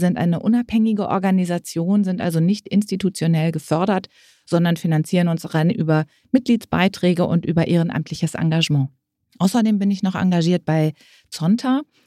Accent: Hanover, Lower Saxony, Germany; Eigentlich komme ich aus Hannover, Niedersachsen. Da ist man ja auch eher etwas ruhiger, etwas distanzierter

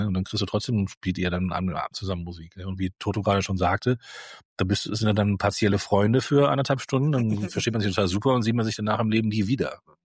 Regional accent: Essen, North Rhine-Westphalia, Germany; born there; ich komme ja aus Essen, gebürtig im Ruhrgebiet

